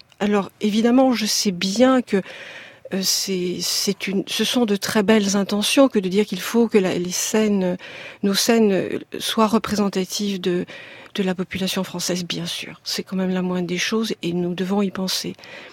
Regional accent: Marseille, Provence-Alpes-Côte d'Azur, France; moved away as an adult; also born or lived in Paris; Et c'est quand je suis arrivée à 18 ans à Paris, que je quittais Marseille, que la notion de diversité

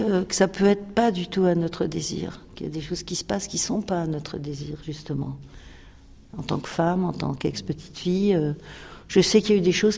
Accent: Versailles, Île-de-France, France; born there; Vous savez, je suis née à Versailles

